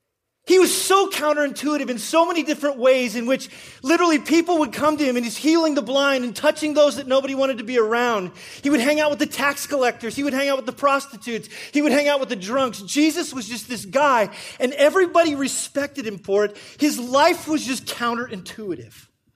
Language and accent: English; Wyoming, United States; but I grew up in Wyoming. It's this one state that most of you don't know about that's east of here